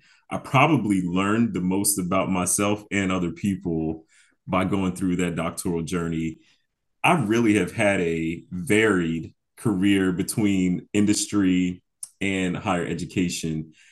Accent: Milford, Delaware, United States; also born or lived in Philadelphia; now in Madison, United States; So I'm an East Coast boy, born and raised. I'm from Milford, which is a very small town in the state of small Delaware. I currently live in Madison, Indiana.

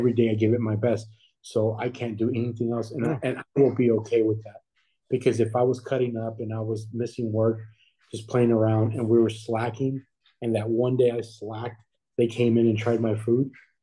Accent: Texas, United States; I'm born and raised in Texas, and I'm proud to be from Texas.

